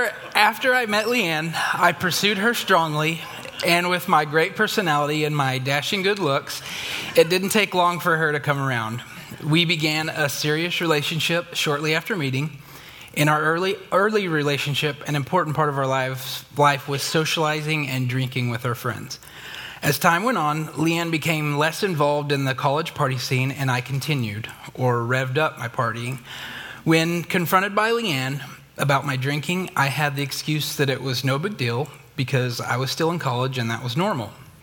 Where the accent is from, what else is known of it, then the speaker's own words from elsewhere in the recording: Oklahoma, United States; I grew up in Oklahoma and was raised by two wonderful Christian parents